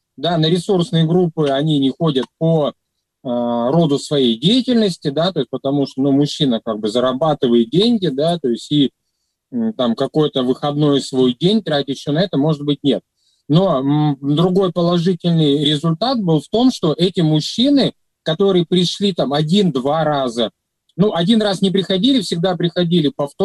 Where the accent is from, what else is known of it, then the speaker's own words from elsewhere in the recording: Kazan, Tatarstan, Russia; то есть я из Казани